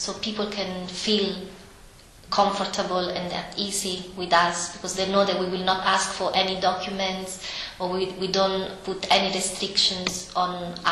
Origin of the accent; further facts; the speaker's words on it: Italy; I'm originally from Italy.